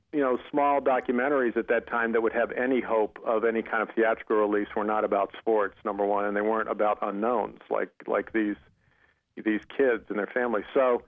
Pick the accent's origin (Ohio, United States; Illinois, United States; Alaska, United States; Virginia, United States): Virginia, United States; Hampton; I'm from the same hometown as Iverson.